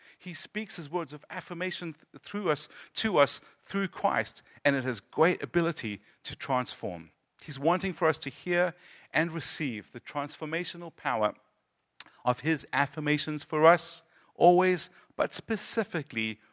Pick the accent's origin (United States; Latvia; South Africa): South Africa; I'm from South Africa. I was very involved in Black African culture in my life. The songs that we sing in the Zulu church are very, very different from the songs we sing in America.